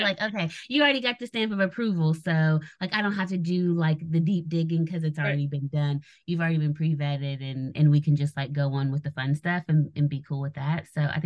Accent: West Virginia, United States; now in Austin, United States; I am originally from West Virginia, currently living in Austin.

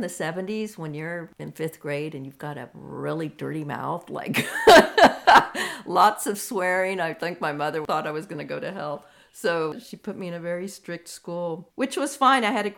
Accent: Danville, California, United States; also born or lived in San Francisco; I was born in San Francisco and spent time in my grandmother's house, what was our family home. And then my parents decided to move out of the city in 1964, and they found a ranch-style house in Danville

